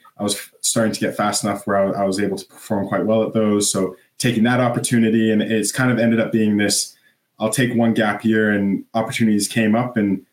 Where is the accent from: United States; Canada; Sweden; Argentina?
Canada; obviously, being Canadian, you go to a Canadian university and kind of swim with U Sports, or do you go down to the NC2A route? Being up in Canada